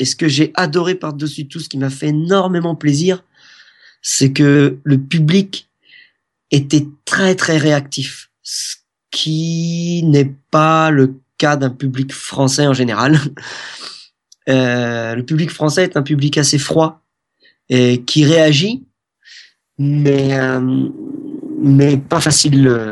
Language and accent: French; France; En fait, on est français.